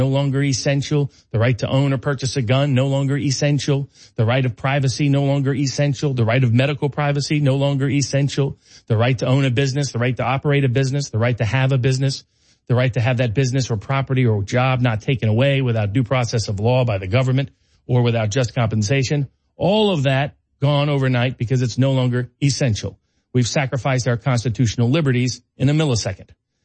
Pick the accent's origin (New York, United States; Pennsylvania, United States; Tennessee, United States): Tennessee, United States; Chattanooga; My hometown of Chattanooga, Tennessee